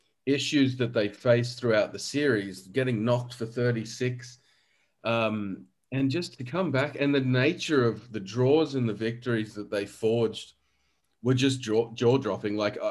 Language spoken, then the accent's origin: English; Australia; Look, as an Australian fan, of course, I was frustrated and flustered and disappointed in our boys.